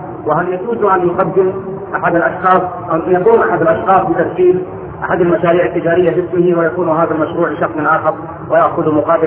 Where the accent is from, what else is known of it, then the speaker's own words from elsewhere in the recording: Jeddah, Makkah Province, Saudi Arabia; now in Medina, Saudi Arabia; فهل فترة مقودي هنا في المدينة المنورة للدراسة في الجامعة أخذ حكم المسافر لأنني من أهل جدة أصلا؟